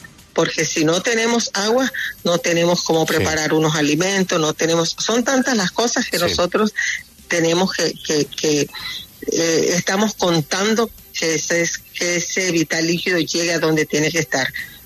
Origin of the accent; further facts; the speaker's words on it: Colombia; como ciudadanos colombianos al cual tenemos derecho